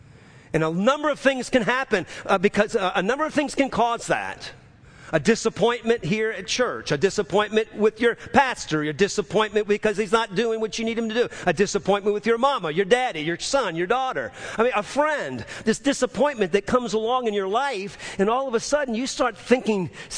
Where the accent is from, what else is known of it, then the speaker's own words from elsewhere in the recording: New Orleans, Louisiana, United States; And I grew up in New Orleans.